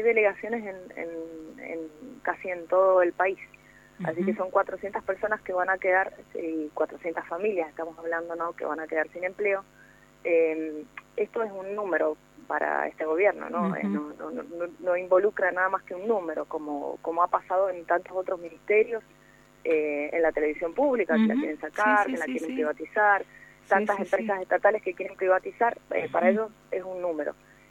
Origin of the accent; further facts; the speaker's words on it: Argentina; un montón de cosas que nos están pasando como argentinos y argentinas